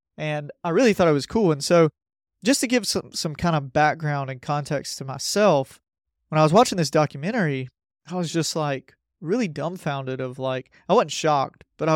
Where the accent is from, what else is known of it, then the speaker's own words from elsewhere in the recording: Georgia, United States; because I grew up in South Georgia at a First Baptist church. And I was in North Georgia during my college years